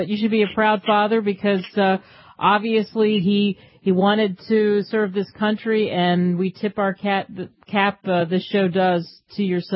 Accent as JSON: {"language": "English", "town": "Minneapolis", "region": "Minnesota", "country": "United States", "said": "Look, I'm from Minneapolis. We have these Juicy Lucy burgers."}